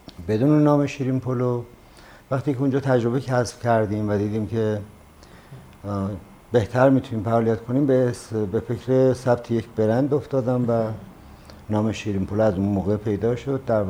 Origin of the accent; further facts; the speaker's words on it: Markazi, Iran; ما اصالتا بچه استان مرکزی هستیم، یکی از روستاهای استان مرکزی،